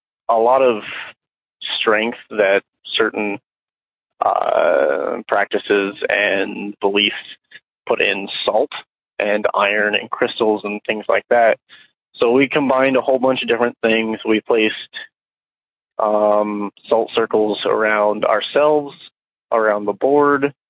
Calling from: Utah, United States; Hello, I'm calling in from Utah.

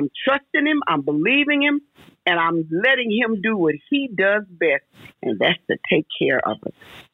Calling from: Houston, Texas, United States; I'm tapping in from Houston, Texas.

